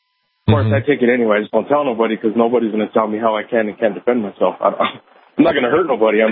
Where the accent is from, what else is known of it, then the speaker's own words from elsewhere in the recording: California, United States; I'm formerly from California, so and that place is all jacked up, and that's why I got out of there.